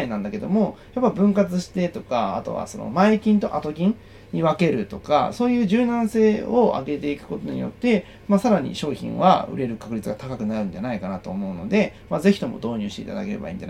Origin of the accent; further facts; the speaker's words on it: Shirone, Niigata, Japan; もう僕の生まれ育った新潟県白根市は軽く救えますね